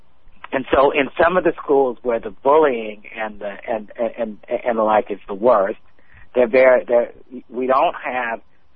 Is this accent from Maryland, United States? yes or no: yes; Maryland, United States; there are friends of mine who live here in my home state of Maryland